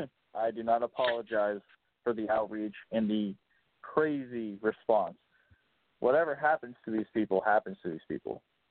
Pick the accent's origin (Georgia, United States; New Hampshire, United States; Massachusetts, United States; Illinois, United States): Illinois, United States; Chicago; I get why we have prostitutes, man. I'm from Chicago.